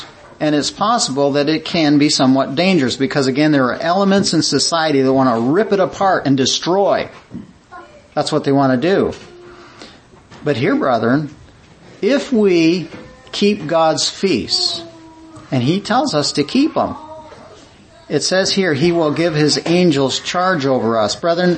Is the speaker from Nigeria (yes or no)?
no; Mississauga, Ontario, Canada; because I grew up in Mississauga, I grew up in a little place called Clarkson. Nice little community, nice little village.